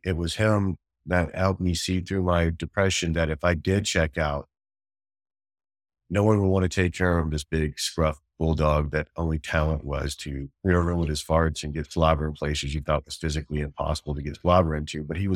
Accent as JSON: {"language": "English", "town": "Savannah", "region": "Georgia", "country": "United States", "tie": "born or raised there", "said": "I grew up in Savannah, Georgia, and joined the Marine Corps after a failed year in college."}